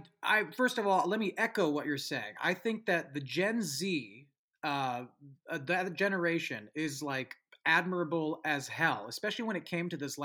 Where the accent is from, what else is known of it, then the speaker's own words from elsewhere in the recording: California, United States; I'm from. San Francisco Bay Area.